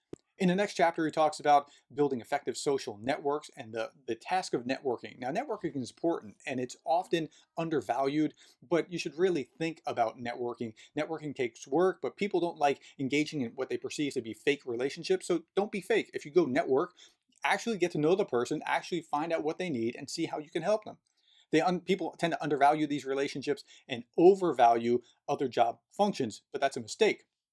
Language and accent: English; New Jersey, United States; Okay, now I grew up in New Jersey, and we just interrupt because we speak incredibly rapidly.